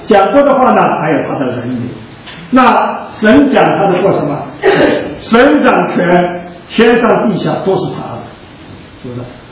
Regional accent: China; 所以我不知道你是不是注意到，我们中国人信主的时候上来都比较难

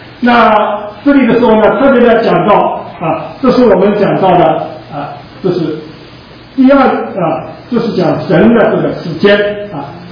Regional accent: China; 所以我不知道你是不是注意到，我们中国人信主的时候上来都比较难

